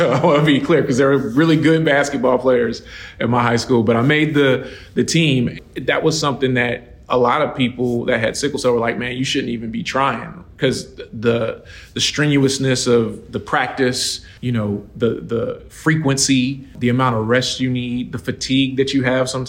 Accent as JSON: {"language": "English", "town": "Washington", "region": "District of Columbia", "country": "United States", "tie": "born there", "said": "So my story, I was born in Washington, D.C., George Washington Hospital."}